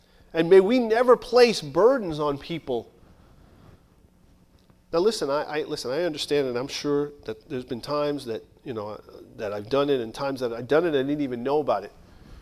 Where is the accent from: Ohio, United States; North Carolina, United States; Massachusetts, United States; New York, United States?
New York, United States; New York City; I grew up in New York City.